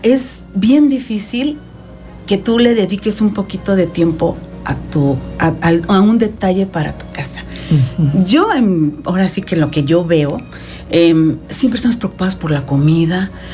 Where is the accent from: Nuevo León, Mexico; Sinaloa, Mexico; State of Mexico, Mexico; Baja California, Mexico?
State of Mexico, Mexico; now in Cuernavaca, Mexico; Nosotros venimos del Estado de México. Sí. Yo tengo ya 4 años viviendo aquí en Cuernavaca.